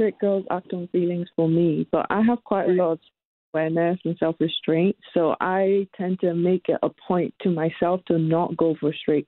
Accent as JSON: {"language": "English", "country": "Nigeria", "tie": "born or raised there", "also_born_or_lived": "Middle East", "said": "I grew up in the Middle East and in Nigeria"}